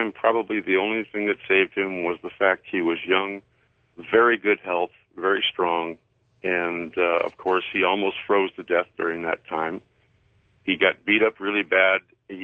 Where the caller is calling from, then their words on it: Mojave Valley, Arizona, United States; I'm calling you from Mojave Valley, Arizona.